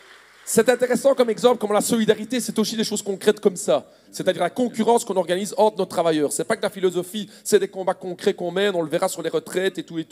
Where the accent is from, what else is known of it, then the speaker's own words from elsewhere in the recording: Belgium; On le voit chez nous en Belgique.